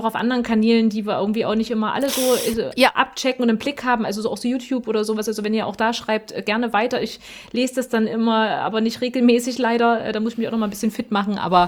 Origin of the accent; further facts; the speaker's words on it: Mühlhausen, Thuringia, Germany; ich komme ja nun aus Mühlhausen.